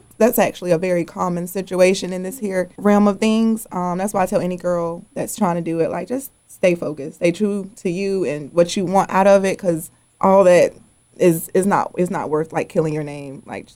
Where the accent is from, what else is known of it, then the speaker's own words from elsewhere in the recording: the South, United States; I'm from the South.